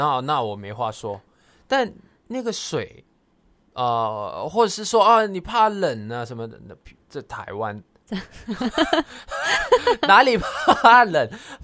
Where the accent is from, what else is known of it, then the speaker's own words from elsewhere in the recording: Hong Kong; now in Taiwan; 我们香港人的眼中。一开始是觉得哇好赞哦